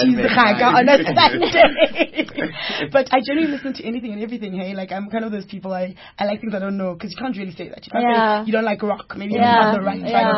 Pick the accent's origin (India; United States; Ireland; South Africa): South Africa; Kempton Park, Gauteng; born and bred in Jersey, Kempton Park, born and bred. I come from a Zulu Swati mother and a Sotho father. So I'm a Zutu. But my mother's Zulu Swati, but my dad is Sotho.